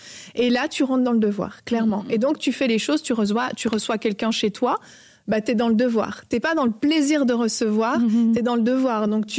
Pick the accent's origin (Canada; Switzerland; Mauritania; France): Switzerland; born there; Je suis née en Suisse.